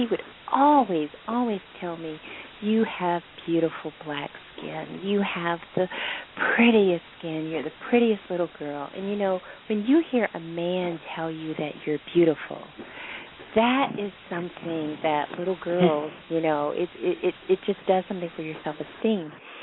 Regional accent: the South, United States; And I'm one of those, you know, dark-skinned girls. And I grew up in the South.

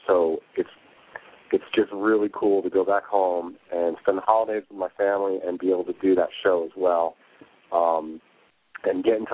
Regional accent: Poughkeepsie, New York, United States; I grew up in Poughkeepsie.

